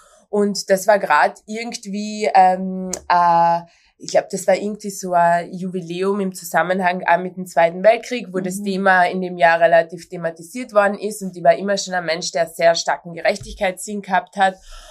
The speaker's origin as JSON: {"language": "German", "town": "Klagenfurt", "region": "Carinthia", "country": "Austria", "tie": "born or raised there", "said": "Geboren und aufgewachsen in Klagenfurt."}